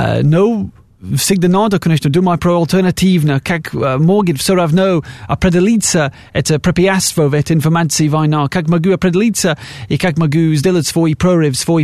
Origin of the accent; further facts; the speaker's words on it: United Kingdom; Russian is a second language; Но я из Великобритании